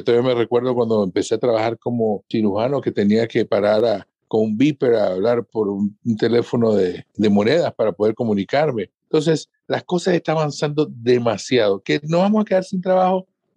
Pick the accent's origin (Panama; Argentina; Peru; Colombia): Panama; Yo soy panameño.